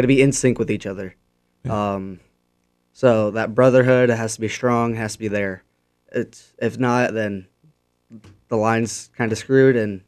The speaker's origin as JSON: {"language": "English", "town": "Warsaw", "country": "United States", "tie": "born or raised there", "said": "I grew up around Warsaw. I live around Chapman right now. I also live in Webster a little bit of the time."}